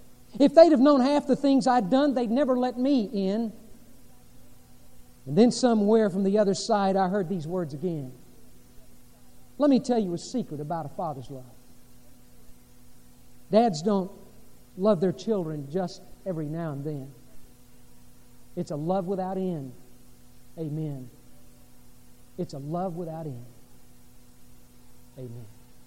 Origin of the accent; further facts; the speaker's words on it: Corpus Christi, Texas, United States; I was growing up in Corpus Christi, my teen years.